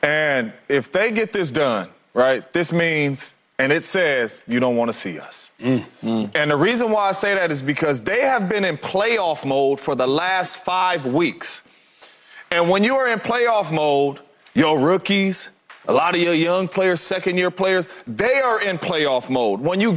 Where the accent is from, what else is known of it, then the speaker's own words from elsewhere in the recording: California, United States; I wear sleeves. I'm from California, homeboy.